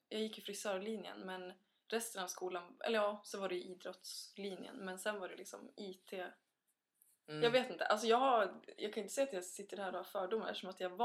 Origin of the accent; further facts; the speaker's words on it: Sweden; Ja, jag är helt svensk, men det är typ ingen som tror det.